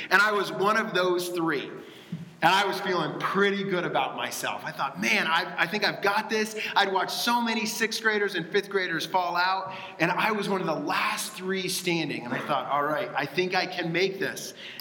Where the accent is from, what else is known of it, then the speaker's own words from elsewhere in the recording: Dallas, Texas, United States; I grew up in Dallas, and in Dallas, just a little bit to the west of Dallas, there's a theme park called Six Flags Over Texas.